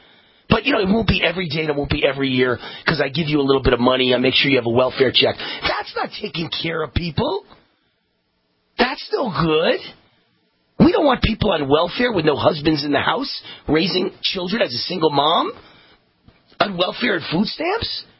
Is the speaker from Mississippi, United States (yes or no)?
no; Rochester, New York, United States; My hometown of Rochester, New York, was no doubt one of the first to be destroyed by progressive nonsense.